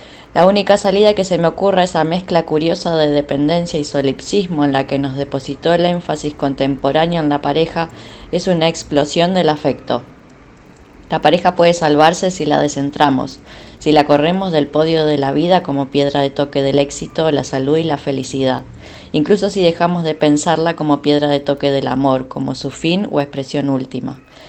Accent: Rosario, Santa Fe, Argentina; soy de Rosario, Argentina.

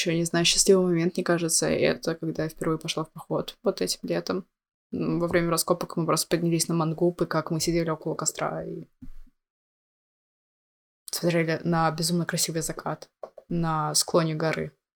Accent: Russia; Мы такие из России.

